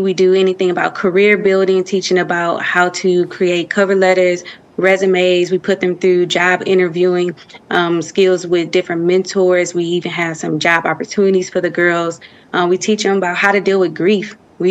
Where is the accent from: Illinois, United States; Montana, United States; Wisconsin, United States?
Wisconsin, United States; Milwaukee; I'm actually from Milwaukee, Wisconsin. So I did my undergrad at Marquette University, and I was getting my criminology and law studies degree.